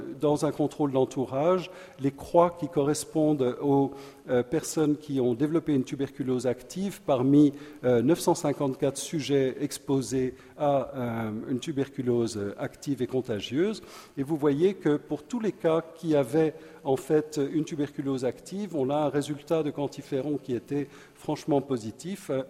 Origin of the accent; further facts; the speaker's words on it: Switzerland; moi je viens de la Suisse et en Suisse on a un gros problème